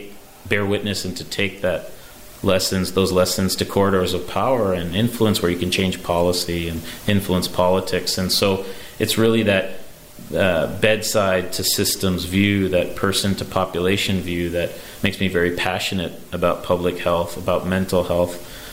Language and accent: English; Chicago, Illinois, United States; And, I saw that early on in my life, growing up in Chicago. My mother was a pediatrician on the west side of Chicago